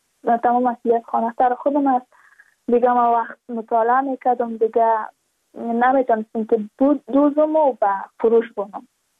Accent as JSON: {"language": "Persian", "region": "Badakhshan", "country": "Afghanistan", "said": "چون ما از بدخشان هستیم، یعنی منطقه دور دستش"}